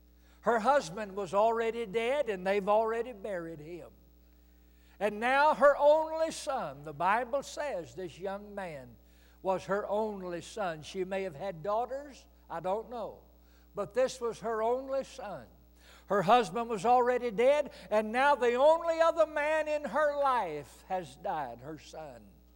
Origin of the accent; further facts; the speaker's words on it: Alabama, United States; I was born and raised in Alabama. Those of us who live in the Deep South, we grew up with certain customs and traditions.